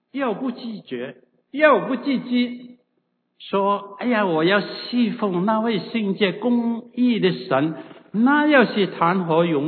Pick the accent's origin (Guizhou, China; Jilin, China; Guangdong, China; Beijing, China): Guangdong, China; 我广东人啊，对不起啊，有些人说天不怕地不怕，就最怕广东人讲普通话